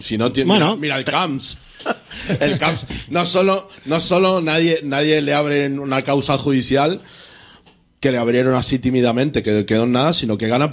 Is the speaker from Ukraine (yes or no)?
no; Argentina; yo vengo de Argentina, un país que viene arrastrando este tipo de cosas ya hace décadas